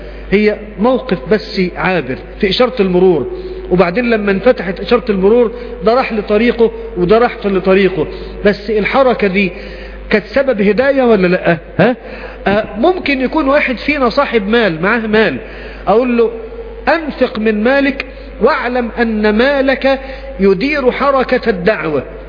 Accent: Mansoura, Dakahlia, Egypt; عندنا في المنصورة في قرية اسمها بعرصة

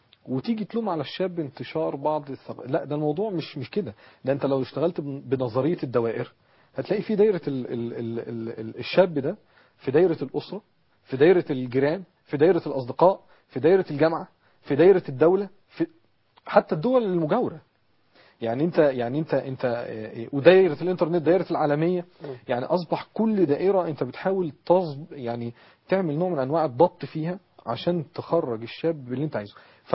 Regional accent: Egypt; لا يراعى اختلاف التكنولوجيا في التعليم عندنا في مصر

